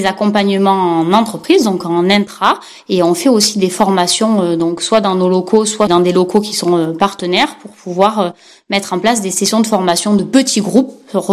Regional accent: Digne-les-Bains, Provence-Alpes-Côte d'Azur, France; on est originaire de Digne-les-Bains.

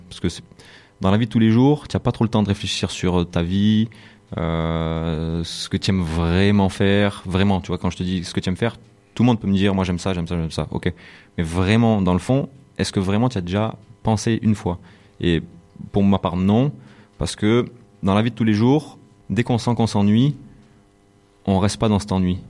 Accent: France; C'est pas parce qu'on est français, tu vois, et qu'on dit, ah, c'est mieux chez nous.

